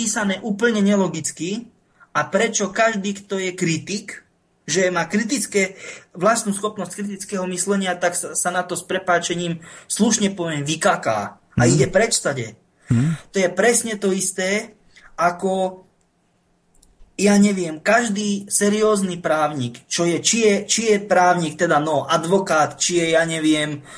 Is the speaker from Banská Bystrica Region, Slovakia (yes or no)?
yes; Brezno, Banská Bystrica Region, Slovakia; A žiaľ, 40 kilometrov od môjho rodiska pochádza ten pán. No, ja som z Brezna, pán pochádza z Banskej Bystrice.